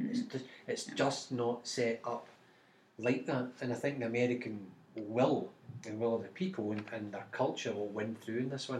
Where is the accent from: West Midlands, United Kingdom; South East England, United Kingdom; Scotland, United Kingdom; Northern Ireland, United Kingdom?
Scotland, United Kingdom; I mean, Scotland's, I've grown up, I'm Scottish. Mm-hmm. Part of me is Scottish, part of me is Irish, but I class myself as a UK citizen.